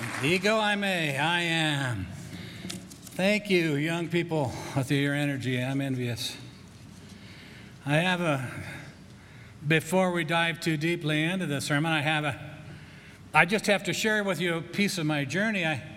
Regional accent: Grand Junction, Colorado, United States; I grew up in Grand Junction. We bought a house that, Victorian house with some property

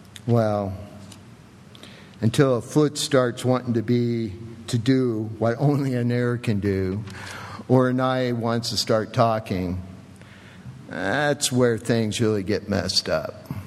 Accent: England, United Kingdom; and forgive my Latin, I'm English.

